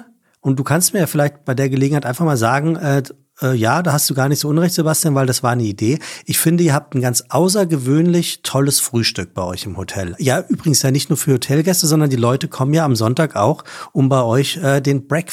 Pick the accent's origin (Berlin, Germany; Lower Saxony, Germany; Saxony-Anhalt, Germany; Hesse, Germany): Hesse, Germany; die war mit mir in der Grundschule im Taunus, wo ich groß geworden bin. Also wo ich Kind war.